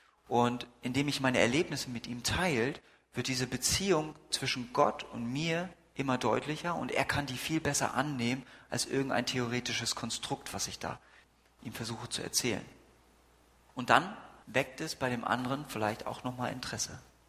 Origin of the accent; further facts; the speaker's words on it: Lübeck, Schleswig-Holstein, Germany; es war eine relativ große Gemeinde, wo ich aufgewachsen bin mit 300 Mitgliedern, es war in Lübeck